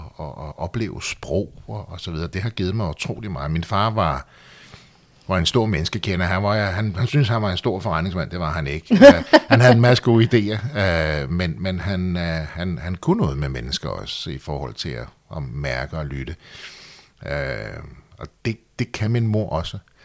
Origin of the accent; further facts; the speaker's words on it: Copenhagen, Capital Region of Denmark, Denmark; jeg er sådan en rigtig Amager-dreng. der er jo så ikke født, men er opvokset de første 10 år med liv på Torben ved Torv og senere på Amager, og er en dansk mor og en kypriotisk engelsk